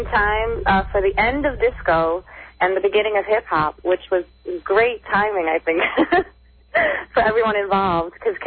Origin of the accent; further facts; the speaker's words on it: Brooklyn, New York, United States; accent: Brooklyn; people say to me now that I've lost my Brooklyn accent, which is kind of sad, except that it really does come out when I'm around my friends and family